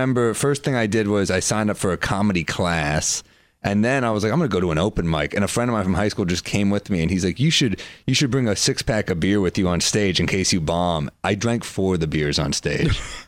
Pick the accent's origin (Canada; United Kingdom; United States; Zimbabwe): United States; New York City, New York; I'm from New York City.